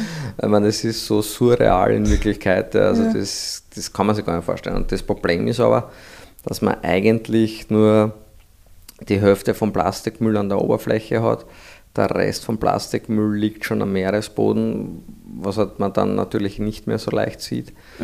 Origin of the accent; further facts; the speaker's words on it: Austria; wir sind aus Österreich, wir haben nicht einmal einen Meerzugang